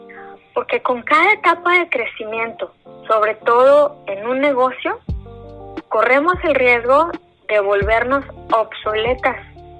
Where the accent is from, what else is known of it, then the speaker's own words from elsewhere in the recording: Mexico; now in Canada; Como inmigrante mexicana canadiense, es precisamente todo lo que integra mi cultura